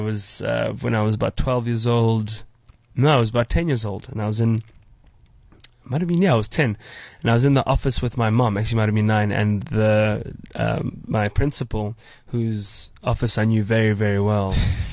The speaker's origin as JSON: {"language": "English", "town": "Soweto", "region": "Gauteng", "country": "South Africa", "tie": "born or raised there", "said": "I grew up in Soweto and Protea North, and I was always really, really a handful"}